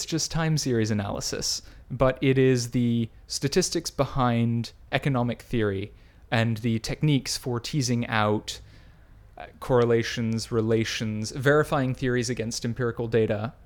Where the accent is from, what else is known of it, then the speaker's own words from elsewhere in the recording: Texas, United States; moved away as an adult; also born or lived in Oklahoma; now in London, United Kingdom; Well, most recently Oklahoma, but I grew up partially in Texas as well.